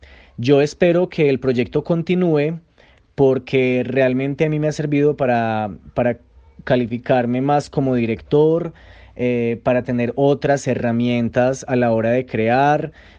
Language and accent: Spanish; Antioquia, Colombia; los vestuarios antioqueños para recrear toda la historia de nuestro municipio